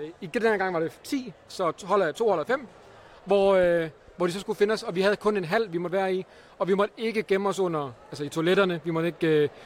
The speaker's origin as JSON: {"language": "Danish", "region": "Jutland", "country": "Denmark", "accent": "Jutlandic", "said": "og jeg snakker jysk"}